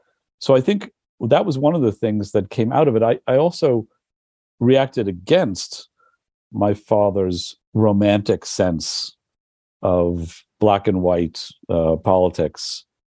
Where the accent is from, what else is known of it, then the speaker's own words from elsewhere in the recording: New York, United States; But growing up in the Village, it was a much more of a community. It was much more middle class.